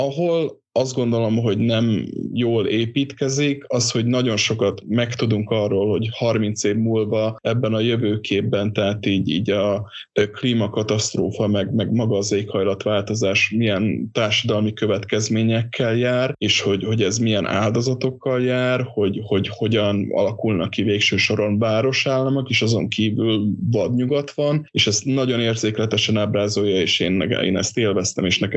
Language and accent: Hungarian; Szeged, Csongrád-Csanád, Hungary; Itt pedig abban a hülye helyzetben vagyok, hogy szegediként minden egyes hivatkozás nálam így automatikusan adja magát